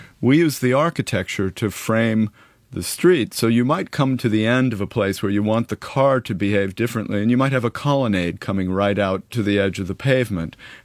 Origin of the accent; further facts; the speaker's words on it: United States; I come from the United States originally